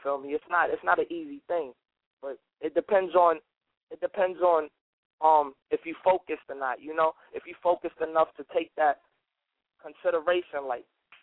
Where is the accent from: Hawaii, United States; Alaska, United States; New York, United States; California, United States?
New York, United States; Bronx; I'm from the Bronx, man. My grind is singing and rapping.